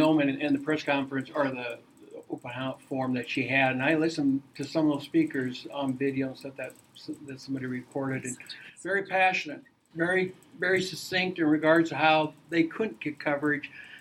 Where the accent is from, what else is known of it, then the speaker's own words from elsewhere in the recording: Iowa, United States; Chuck Grassley from my home state